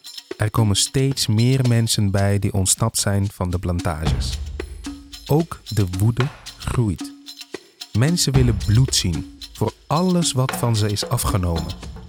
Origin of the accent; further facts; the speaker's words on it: Curaçao; Ik neem je mee naar Curaçao. Het eiland waar ik vandaan kom en waar ik iedere keer weer naartoe wil.